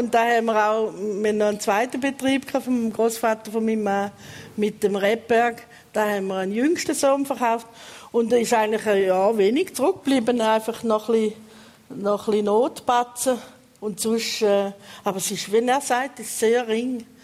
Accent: St. Gallen, Switzerland; Wir sind fast im Wald aufgewachsen, zwischen Degersheim und Mogelsberg.

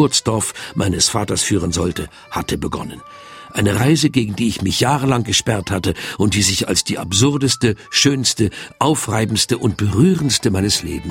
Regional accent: Switzerland; ich bin ein in der Schweiz geborener Schweizer.

